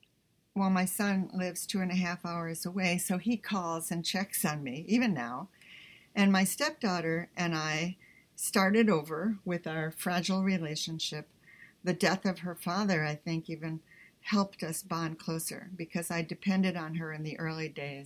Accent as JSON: {"language": "English", "town": "Sparta", "country": "United States", "said": "And on the poker run, this guy overheard me say I was from Sparta."}